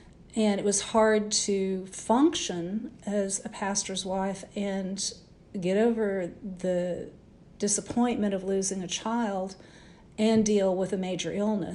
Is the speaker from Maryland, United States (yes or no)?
no; Kansas, United States; I've been around tornadoes growing up in Kansas